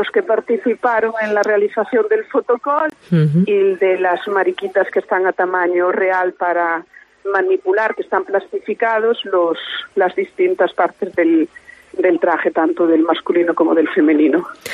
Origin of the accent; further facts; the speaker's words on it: Viveiro, Galicia, Spain; Ya no solamente para los que somos de Vivero